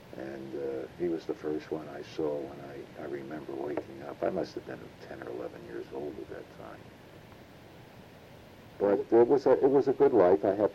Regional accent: Philadelphia, Pennsylvania, United States; In Philadelphia was our growing up in Oak Lane, North Philadelphia. We had moved from West Philadelphia.

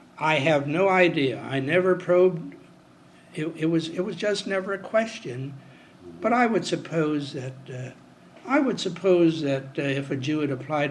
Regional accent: Dayton, Ohio, United States; I covered it for my hometown newspaper, Dayton Herald.

